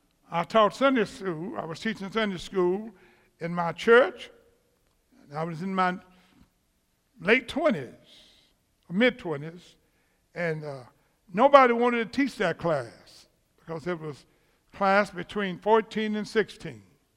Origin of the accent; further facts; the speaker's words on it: United States; But I'm an American. They hired me.